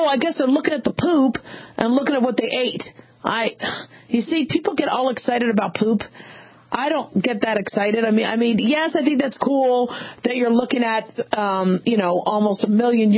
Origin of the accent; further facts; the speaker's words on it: Phoenix, Arizona, United States; You know, I grew up in Phoenix, and, you know, teachers in the carpool line, they actually have to wear tennis shoes